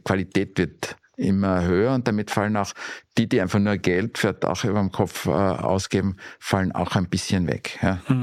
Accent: Graz, Styria, Austria; wenn ich in meine alte Heimat Graz fahre

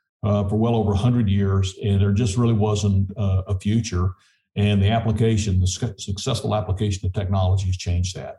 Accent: New Mexico, United States; of my childhood in southeast New Mexico.

